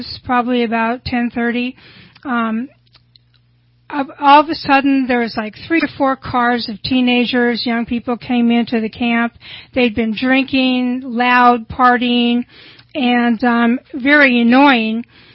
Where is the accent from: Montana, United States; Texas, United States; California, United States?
California, United States; Ukiah; I grew up in Ukiah, California.